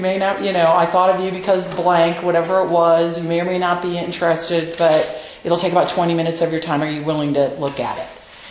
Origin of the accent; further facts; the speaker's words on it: Denver, Colorado, United States; from Denver, Colorado.